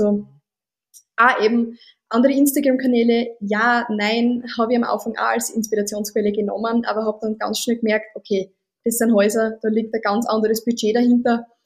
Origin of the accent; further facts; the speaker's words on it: Styria, Austria; als wie bei uns in der Steiermark